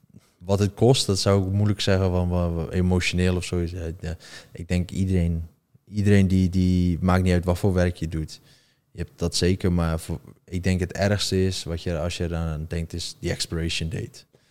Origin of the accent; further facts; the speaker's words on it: Netherlands; Maar dat is niet wat ik denk als Nederlander dat ik aan Chinese Engels ga leren.